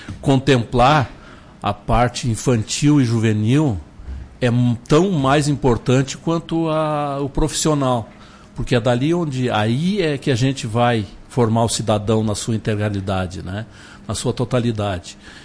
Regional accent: Bom Jesus, Rio Grande do Sul, Brazil; also born or lived in Caxias do Sul; Morei 50 anos em Caxias, sou de Bom Jesus, mas morei 50 anos em Caxias, então sou quase mais caxiense que bonjesuense.

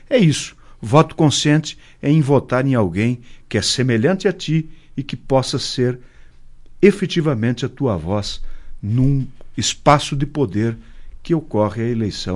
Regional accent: Marau, Rio Grande do Sul, Brazil; é aqui, na minha cidade, na minha terra, que eu encontro as forças e a energia para seguir nesta jornada

